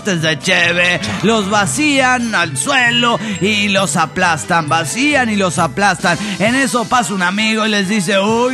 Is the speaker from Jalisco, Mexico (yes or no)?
yes; Tlaquepaque, Jalisco, Mexico; de Tlaquepaque, Jalisco, México.